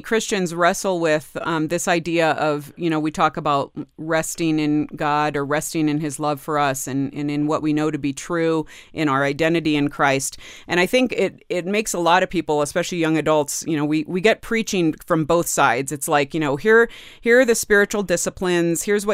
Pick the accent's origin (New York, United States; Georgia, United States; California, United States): California, United States; San Jose; also born or lived in Mountain View; now in Colorado, United States; That is my home. I grew up in San Jose in Mountain View, so you are in my stomping grounds.